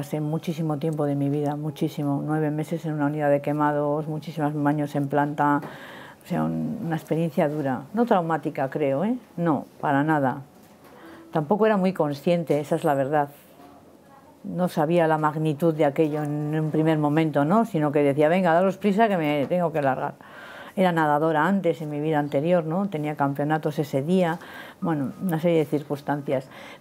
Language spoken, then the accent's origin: Spanish; Madrid, Community of Madrid, Spain; also born or lived in Burgos / Galicia / Philippines; La gente cree que soy gallega, pero soy madrileña. Y nada, he vuelto a Madrid, a mis orígenes. Vivo aquí desde que vine a España, me volví de Filipinas, 1999.